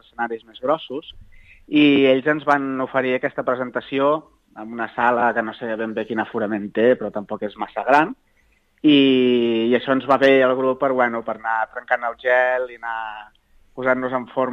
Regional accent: Collbató, Catalonia, Spain; also born or lived in Esparreguera; Jo vaig néixer a Esparreguera, però els meus pares, quan jo tenia 3 anys, ens van portar a viure a Collbató. I he viscut tota la vida a Collbató. En algun moment he hagut de marxar, però sempre he tornat

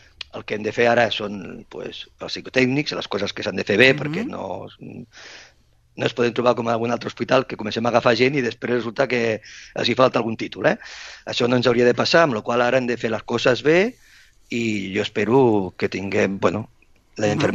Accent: Sabadell, Catalonia, Spain; Jo soc de Sabadell i passejo molt per la ciutat

